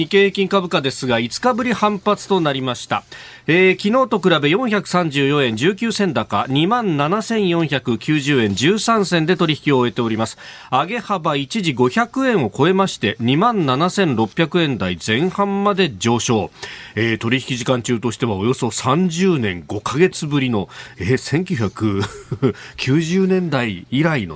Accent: Kanagawa, Japan; 私神奈川県民なんで神奈川って言ってますけど

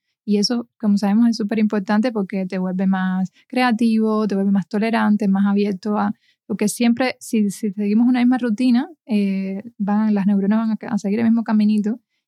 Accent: Cuba; como cubana, siempre la vía más fácil era criticar el sistema, ¿no?

